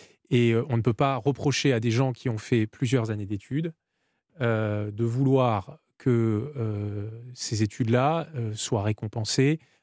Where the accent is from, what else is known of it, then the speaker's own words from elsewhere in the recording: Grand Est, France; Alors moi, par exemple, je viens d'Alsace, de l'Est de la France.